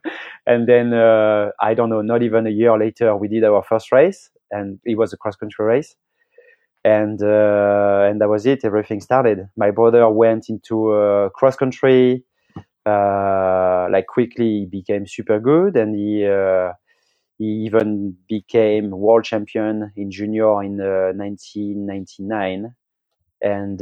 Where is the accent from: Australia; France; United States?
France; south of France; I grew up basically in Pays in south of France, in the same street as Fabien Barrel and Nicolas Vouilleuse.